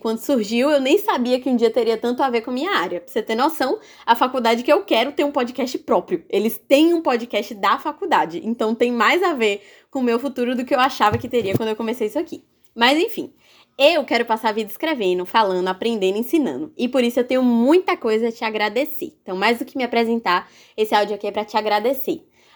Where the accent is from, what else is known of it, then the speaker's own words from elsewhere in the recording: Brazil; Eu sou brasileira, né? Lógico, acho que pelo sotaque já dá pra pegar que eu sou brasileira, deve dar pra pegar até a região, né?